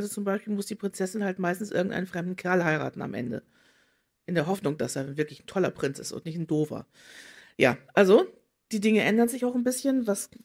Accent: Hamburg, Germany; ich habe meine Kindheit und Jugend in der Hamburger öffentlichen Bücherhalle verbracht.

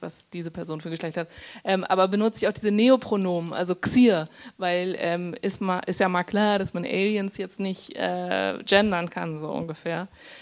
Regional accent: Germany; dass ich auch über mich als Deutsche mir Gedanken machen musste, dass die Amerikaner mich gefragt haben, ob es in Deutschland wirklich Waschmaschinen gibt und so.

